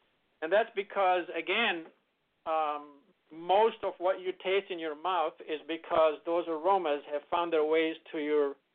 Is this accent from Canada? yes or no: yes; Canada; now in United States; By the way, we're originally Canadian. We moved to the States 40 years ago, I guess.